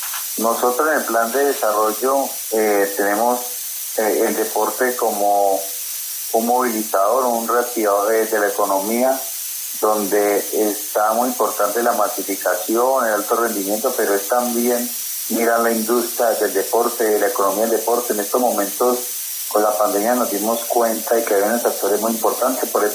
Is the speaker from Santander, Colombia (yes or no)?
no; Cali, Valle del Cauca, Colombia; donde nosotros como caleños tengamos una política para todas las empresas del deporte